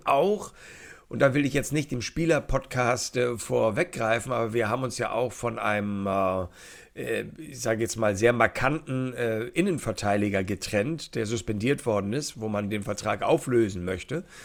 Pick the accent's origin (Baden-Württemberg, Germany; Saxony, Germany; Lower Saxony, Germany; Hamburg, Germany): Hamburg, Germany; als Hamburger